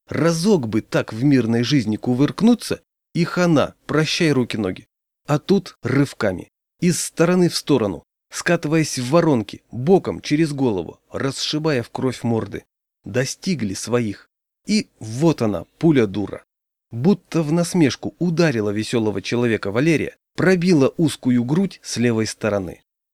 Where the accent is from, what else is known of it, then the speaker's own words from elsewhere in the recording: Siberia, Russia; Я с Сибири, а он аж с Дальнего Востока.